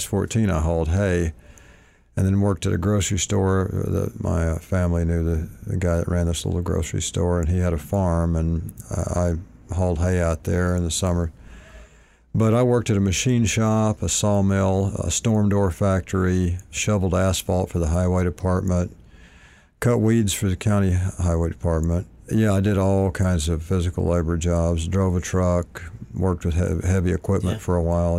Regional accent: Malvern, Arkansas, United States; also born or lived in Hot Springs; And my town, the town I grew up in, I was born in Hot Springs, raised in a town called Malvern, and it was about probably 9,000 or 10,000 people.

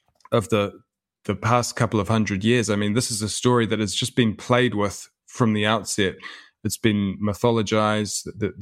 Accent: New Zealand; my father was born and raised in New Zealand, and so was I.

